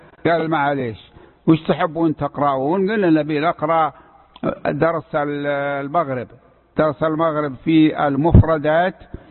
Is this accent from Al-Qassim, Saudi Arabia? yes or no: yes; Buraydah, Al-Qassim, Saudi Arabia; born there; أنا ولدت في مدينة بريدة عام 1345